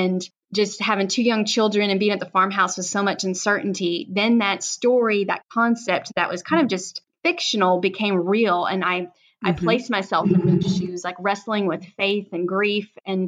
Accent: Tennessee, United States; I was raised in Tennessee. I'm a Southern Belle like Miss Shelley.

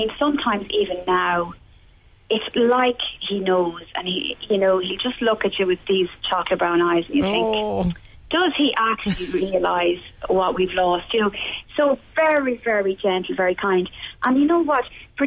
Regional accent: Longford, Leinster, Ireland; So we're from Longford, so 2 hours away.

